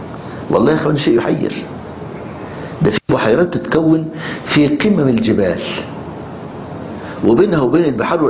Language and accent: Arabic; Egypt; رحنا نصطاد سمك في البحر الأحمر عندنا في مصر